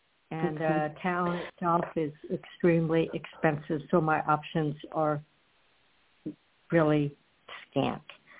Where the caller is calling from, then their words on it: Florida, United States; I'm calling from Florida.